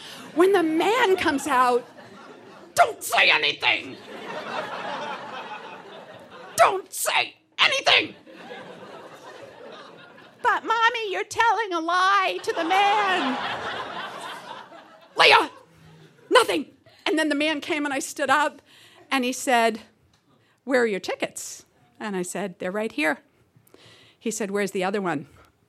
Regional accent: New York, United States; So I'm from New York originally, from Woodside, Queens, and every year we used to go back to New York to visit my mother, who still lived there.

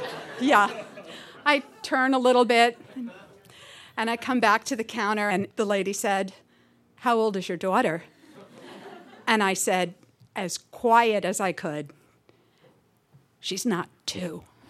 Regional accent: New York, United States; So I'm from New York originally, from Woodside, Queens, and every year we used to go back to New York to visit my mother, who still lived there.

